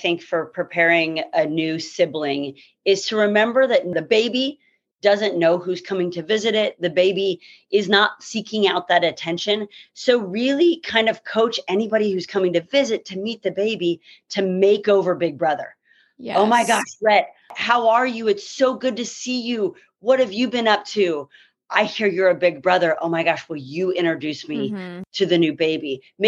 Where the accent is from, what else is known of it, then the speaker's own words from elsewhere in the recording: Kansas City, United States; I am from Kansas City and really never thought I'd be back here, but am loving having a private practice where I grew up.